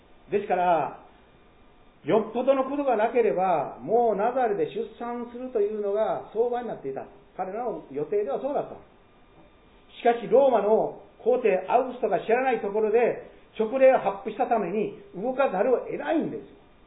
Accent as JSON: {"language": "Japanese", "region": "Yamaguchi", "country": "Japan", "tie": "born there", "said": "私は戦争が終わった日に生まれましたが、実は9ヶ月で生まれてるんですね。大阪に住んでおりました両親が、私父のふるさとである山口県に母親がもう行ったり来たり、疎開先行ったり来たりしていたんですね。だから山口に着いてしばらく経った頃、まあ、母親が破水をしてしまって"}